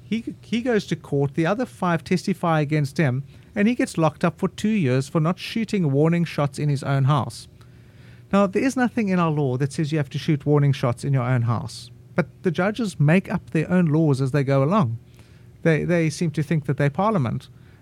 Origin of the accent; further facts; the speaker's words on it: Cape Town, Western Cape, South Africa; I'm from Cape Town, South Africa.